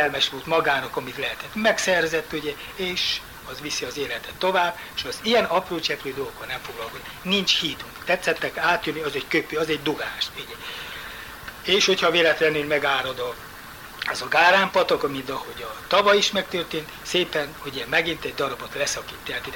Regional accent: Árpádfalva, Romania; Árvádfalvi születési lakós vagyok. 1929. március 31-én születtem.

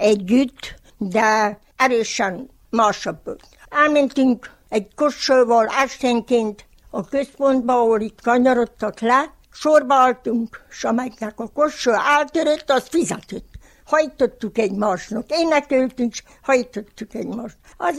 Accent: Homoródjánosfalva, Harghita, Romania; born or raised there

